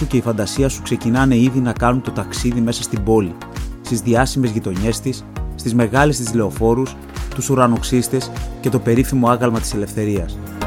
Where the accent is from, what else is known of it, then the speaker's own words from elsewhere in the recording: Thessaloniki, Central Macedonia, Greece; Πρώτα απ' όλα, γιατί είναι στην πόλη μου τη Θεσσαλονίκη